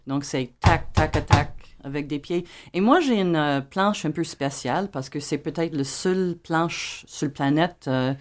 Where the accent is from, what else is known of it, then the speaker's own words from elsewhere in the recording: Massachusetts, United States; French is a second language; now in Canada; je viens de Massachusetts d'origine, et heureusement, c'était dans le temps quand le français était de deuxième langue à l'école. Donc, j'ai 8 ans de français